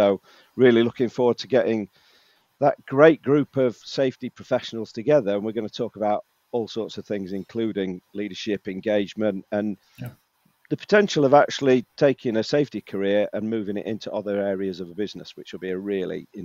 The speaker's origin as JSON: {"language": "English", "region": "England", "country": "United Kingdom", "said": "Being a Brit, we always like to talk about the weather."}